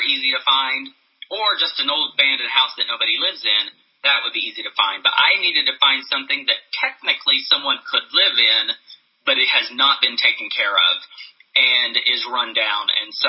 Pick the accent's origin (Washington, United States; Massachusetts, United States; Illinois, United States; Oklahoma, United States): Oklahoma, United States; now in New York, United States; and I'm from Oklahoma originally, and he's from Texas. And so, but we live in upstate New York.